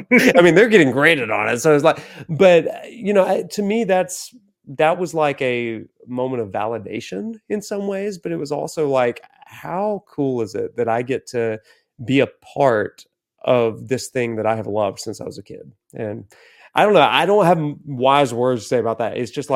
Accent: Alabama, United States; I'm nobody. I'm a guy from Alabama, you know?

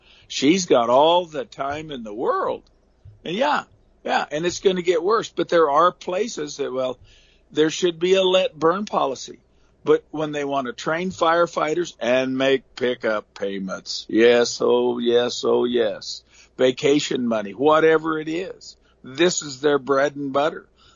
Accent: Oregon, United States; You know, where I grew up in Southeast Oregon, very, very on the edge of the timber.

